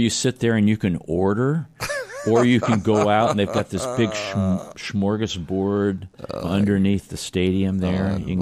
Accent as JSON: {"language": "English", "country": "United States", "said": "I know we're from the United States, and we don't do things"}